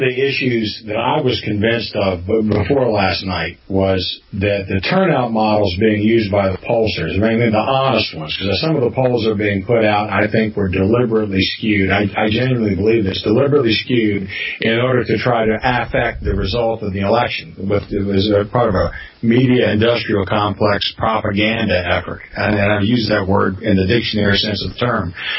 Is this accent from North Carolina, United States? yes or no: yes; North Carolina, United States; I talked today to a fellow in my home state of North Carolina